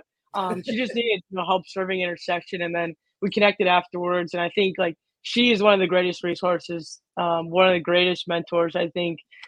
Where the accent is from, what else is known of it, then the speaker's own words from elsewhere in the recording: Midwest, United States; now in Texas, United States; It's funny because I'm from the Midwest.